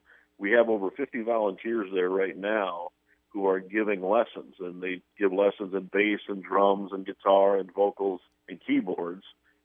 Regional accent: Sioux Falls, South Dakota, United States; I grew up in Sioux Falls. I went to the Boys Club when I was young.

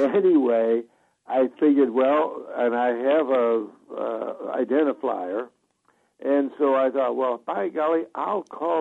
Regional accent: Wisconsin, United States; I grew up in Sheboygan County, up at the Straits.

